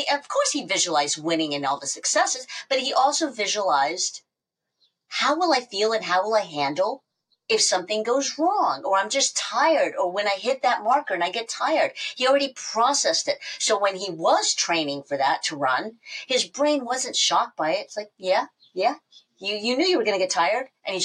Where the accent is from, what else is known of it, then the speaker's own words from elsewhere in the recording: Tampa, Florida, United States; also born or lived in New York; now in Los Angeles, United States; I grew up around Tampa in the suburbs. So I was really delighted to find out about that. And we're both from New York originally.